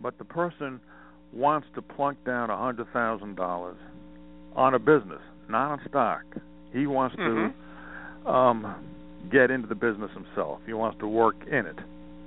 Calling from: Montana, United States

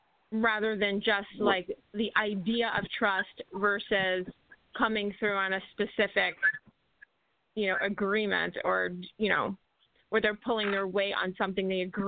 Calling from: San Francisco, California, United States; from San Francisco.

